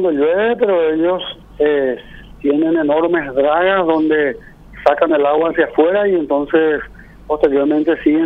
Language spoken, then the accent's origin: Spanish; Paso Yobái, Guairá, Paraguay; yo que soy de Paso Yovay, yo soy médico, salí al exterior, me formé y regresé, y hoy soy intendente de este lugar